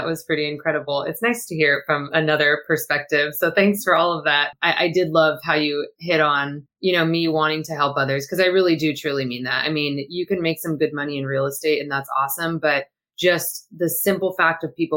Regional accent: Temecula, California, United States; I'm from Temecula, California.

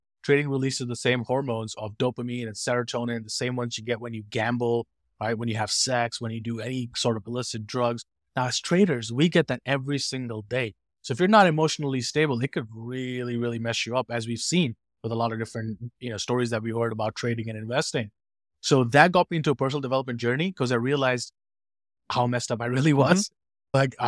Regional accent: India; I grew up as an introvert. I grew up in India and conservative background.

